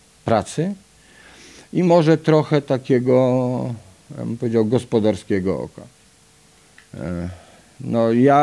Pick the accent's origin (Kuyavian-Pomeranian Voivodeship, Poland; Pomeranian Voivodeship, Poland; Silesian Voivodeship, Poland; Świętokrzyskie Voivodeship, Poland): Silesian Voivodeship, Poland; Gliwice; also born or lived in Siemianowice Śląskie; nie mogę się pochwalić, że jestem urodzony w Gliwicach. Przy całym szacunku dla Siemianowic